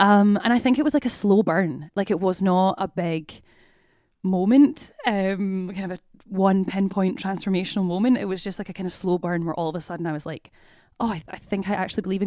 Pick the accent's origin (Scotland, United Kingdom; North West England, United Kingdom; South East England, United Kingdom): Scotland, United Kingdom; Glasgow; Yeah, I grew up in Glasgow. Grew up on the south side of Glasgow, went to uni in Glasgow. I went to Strathclyde, studied chemistry here. So yeah, kind of Glasgow born and raised. Have left Scotland, left Glasgow for a few years.